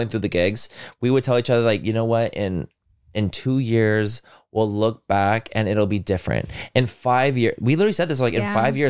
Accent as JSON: {"language": "English", "town": "Chula Vista", "region": "California", "country": "United States", "tie": "born or raised there", "said": "growing up in Chula Vista, I was used to like a Mexican accent all the time."}